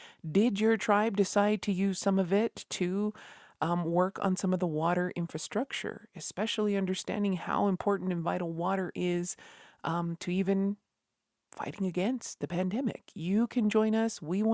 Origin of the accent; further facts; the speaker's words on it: New Mexico, United States; from Mesota Pueblo